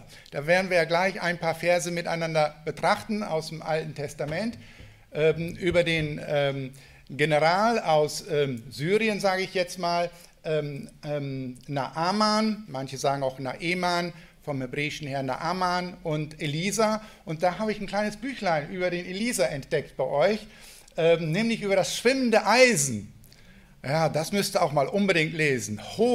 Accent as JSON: {"language": "German", "region": "Lower Saxony", "country": "Germany", "tie": "born or raised there", "said": "Ich komme ganz gebürtig aus Ostfriesland und lebe da noch immer"}